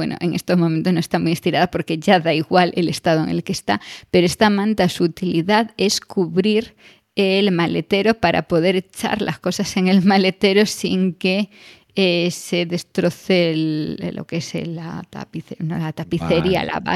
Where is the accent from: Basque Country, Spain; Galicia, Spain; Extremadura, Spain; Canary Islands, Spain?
Galicia, Spain; como buena gallega que soy